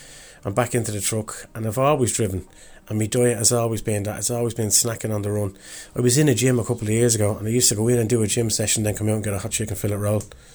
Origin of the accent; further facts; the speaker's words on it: Tallaght, Leinster, Ireland; I'm from Talla in South County Dublin. I'm 52 years of age and I drive trucks for a living.